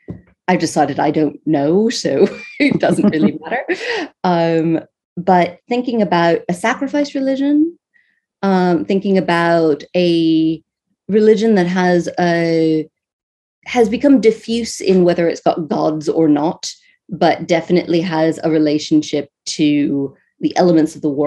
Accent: United States; So for my various sins, I am an American.

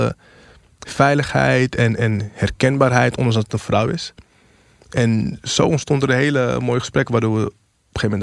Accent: Amsterdam, North Holland, Netherlands; ik kom uit Amsterdam

